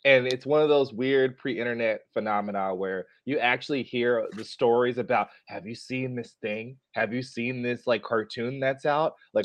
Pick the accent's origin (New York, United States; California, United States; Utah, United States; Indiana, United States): California, United States; it says West Coast. I'm from California.